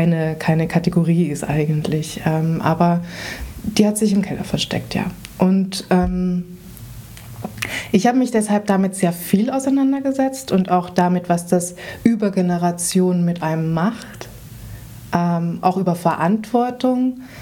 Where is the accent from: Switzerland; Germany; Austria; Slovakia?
Austria; Vienna; ich bin in Wien aufgewachsen und bin in eine Schule gegangen, die in einem jüdischen Stadtteil war.